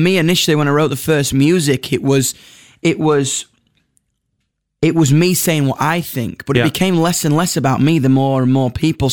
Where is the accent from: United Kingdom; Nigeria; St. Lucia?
United Kingdom; accent: British; I would say like it's got a British element because obviously my accent